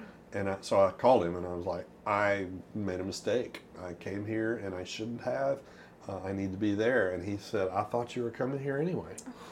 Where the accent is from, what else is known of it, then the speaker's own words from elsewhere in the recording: Mississippi, United States; also born or lived in Louisiana; I was born in Louisiana, raised in Mississippi, and went to college and medical school in Alabama.